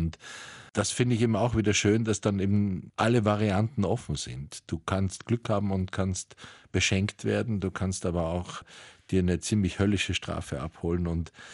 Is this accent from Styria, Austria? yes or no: no; Salzburg, Austria; Am Fuße des Untersbergs, wo ich aufgewachsen bin, das ist in der Nähe von Salzburg